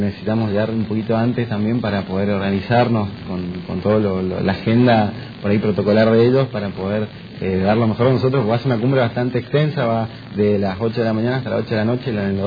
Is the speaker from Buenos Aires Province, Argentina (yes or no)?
no; Garupá, Misiones, Argentina; Yo soy de Garupá.